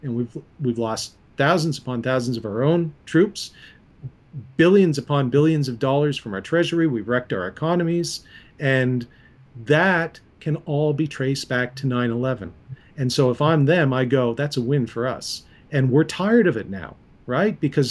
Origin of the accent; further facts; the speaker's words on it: Canada; because I'm Canadian, so get you guys out